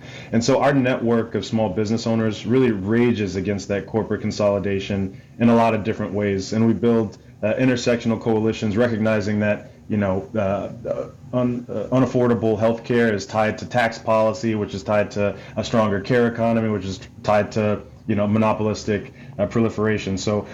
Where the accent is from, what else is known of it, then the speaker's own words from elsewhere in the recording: Atlanta, Georgia, United States; now in Washington, United States; I'm originally from Atlanta, but live in DC.